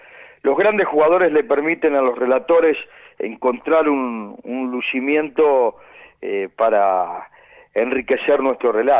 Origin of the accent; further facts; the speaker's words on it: Alberti, Buenos Aires Province, Argentina; mis orígenes periodísticos estuvieron en la radio de mi pueblo. Yo soy de Alberti, en la provincia de Buenos Aires, en el oeste, sobre la ruta número 5.